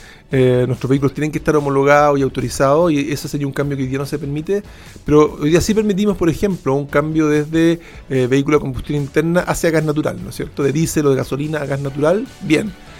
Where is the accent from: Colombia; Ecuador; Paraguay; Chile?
Chile; no somos los chilenos diciendo que estamos en una posición muy favorable, sino que efectivamente las condiciones de nuestro desierto en el norte y de nuestro Magallanes